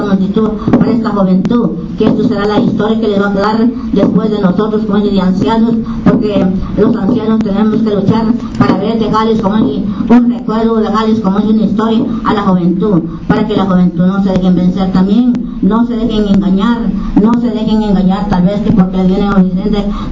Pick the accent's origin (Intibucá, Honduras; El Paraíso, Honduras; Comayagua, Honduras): Intibucá, Honduras; yo como Consejo de Ancianos, pues, de la cultura lenca y de indígena, pues que somos del departamento de Intibucado